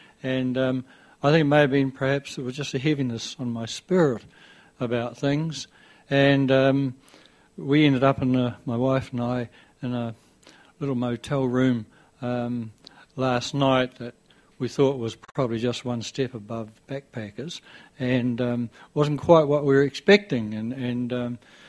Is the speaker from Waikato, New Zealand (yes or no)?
no; Christchurch, Canterbury, New Zealand; now in Wellington, New Zealand; I was born and bred in Christchurch, so I'm a bit of a renegade, gone away, but it's great to be back in the South Island.